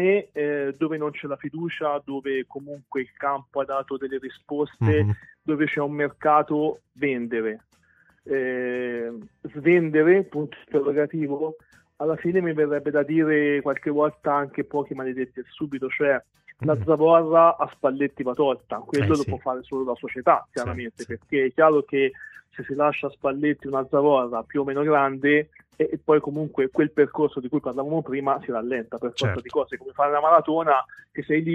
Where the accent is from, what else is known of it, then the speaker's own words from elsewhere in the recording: Tuscany, Italy; lo dico da toscano mi permette di dire